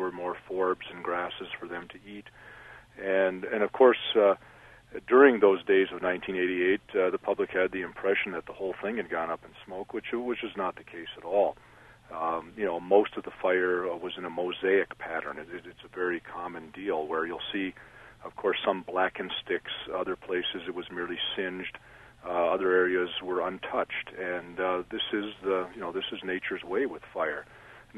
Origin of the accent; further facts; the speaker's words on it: Minnesota, United States; in my home state of Minnesota